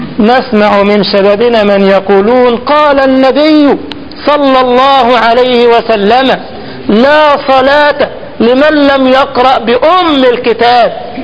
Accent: Egypt; ما عندنا في مصر كده يقول لك على قد فلوسهم

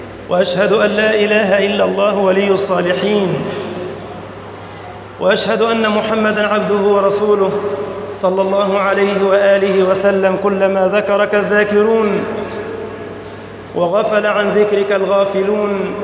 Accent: Egypt; اللهم اجعل بلدنا مصر سخاء رخاء وسائر بلاد المسلمين

